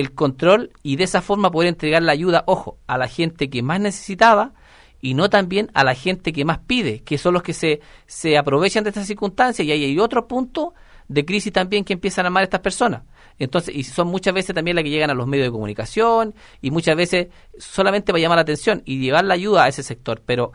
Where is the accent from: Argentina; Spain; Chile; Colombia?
Chile; depende también de nosotros como chilenos